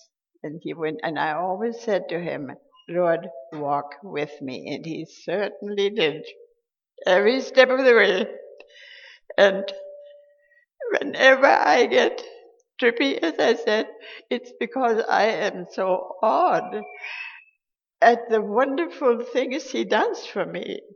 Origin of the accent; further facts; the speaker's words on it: Germany; English is a second language; when people hear the accent, they ask me, where are you from? And I tell them, I'm from Germany.